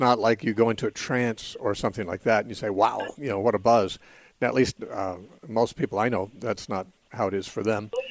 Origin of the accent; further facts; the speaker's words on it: California, United States; So at least what I would consider as a Californian, what I consider to be near, it may be a half hour, an hour drive from those cities